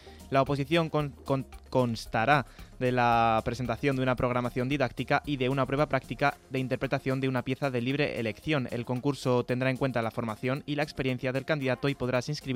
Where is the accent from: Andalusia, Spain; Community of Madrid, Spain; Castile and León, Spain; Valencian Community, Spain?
Community of Madrid, Spain; Alcobendas; ¿Qué tal tú por Alcobendas? ¿Cómo te han tratado en mi pueblo?